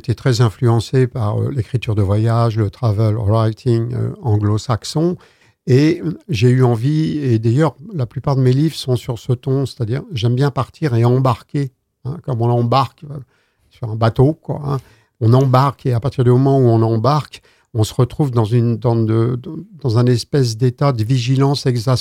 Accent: Lorient, Brittany, France; Moi, je suis de Lorient, hein, d'origine.

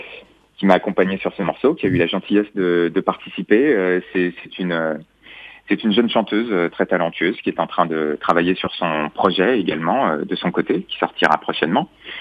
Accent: France; first language French; C'est ma langue maternelle, c'est d'une part, et je trouve que c'est un outil d'expression incroyable. Et je trouve aussi que on souffre en France d'un complexe

